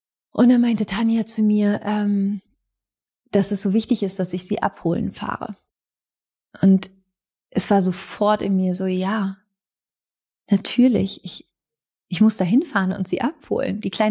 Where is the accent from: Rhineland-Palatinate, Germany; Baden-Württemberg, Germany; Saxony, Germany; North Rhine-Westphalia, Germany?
Baden-Württemberg, Germany; Überlingen; born there; Und ich bin in Überling geboren.